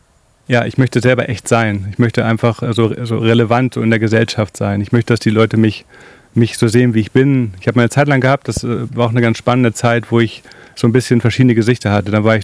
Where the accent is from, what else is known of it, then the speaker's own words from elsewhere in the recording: Braunschweig, Lower Saxony, Germany; bin in Braunschweig aufgewachsen, da ganz, ganz viel mit Jugendlichen gearbeitet